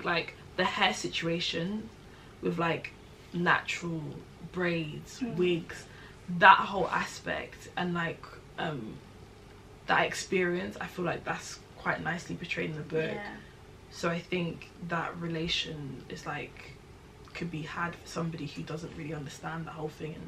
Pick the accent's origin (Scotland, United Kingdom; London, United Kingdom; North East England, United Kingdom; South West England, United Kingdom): London, United Kingdom; Like, that is like a genuine experience growing up in London.